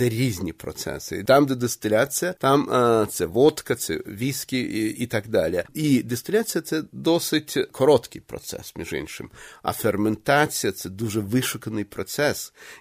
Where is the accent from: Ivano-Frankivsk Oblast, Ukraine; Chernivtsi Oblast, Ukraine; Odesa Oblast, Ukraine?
Chernivtsi Oblast, Ukraine; Chernivtsi; я виріс у Чернівцях і на вулиці Фідьковича